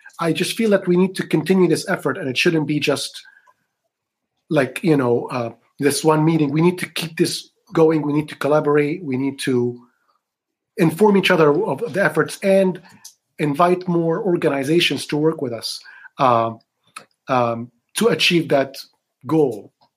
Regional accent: Egypt; that's what I've seen in my home country that I grew up in, of Egypt.

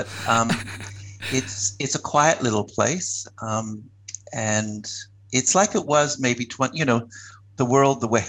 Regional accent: Canada; now in Australia; I'm from Canada originally

